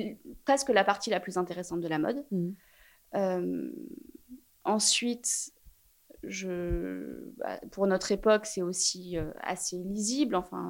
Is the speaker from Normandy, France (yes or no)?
no; Paris, Île-de-France, France; J'ai grandi à Paris et j'ai été du coup baignée dans cette atmosphère où tout est beau.